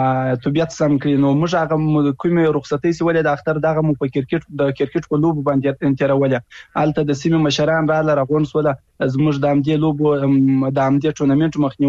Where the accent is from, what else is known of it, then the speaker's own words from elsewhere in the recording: Afghanistan; زه د یو افغان په حیث